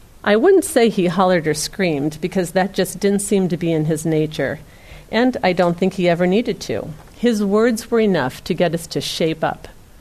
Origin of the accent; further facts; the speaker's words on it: Iowa, United States; I remember and can still recall the voice of my father when I was a little girl growing up in Iowa with my mom and two sisters.